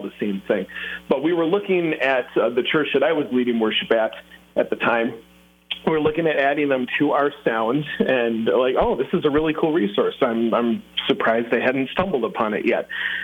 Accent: Twin Cities, Minnesota, United States; I'm from the Twin Cities, born and raised up here. Hashtag Bold North. We love it up here.

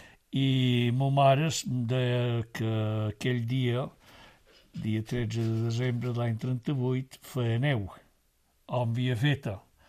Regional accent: Biniali, Balearic Islands, Spain; born there; Vaig néixer a Biniali, que pertany a l'Ajuntament de Sencelles, dia 13 de desembre de 1938.

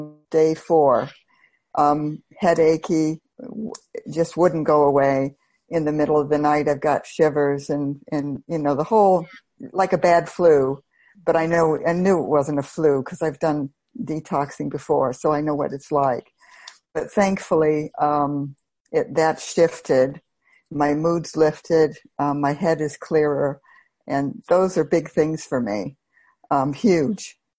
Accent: United States; moved away as an adult; now in United Kingdom; I live in the United Kingdom. I'm American, but I live in the UK.

